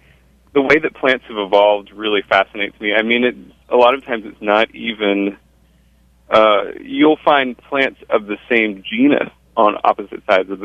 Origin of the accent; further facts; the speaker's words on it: the South, United States; These are not plants that would ever be happy where I grew up in the South